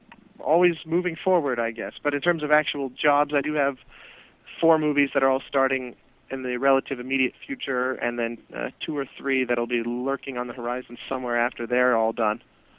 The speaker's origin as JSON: {"language": "English", "town": "Denver", "region": "Colorado", "country": "United States", "tie": "born or raised there", "moved": "as an adult", "said": "I grew up in Denver, Colorado, mm-hmm. and, you know, it's not like the cultural capital of the world."}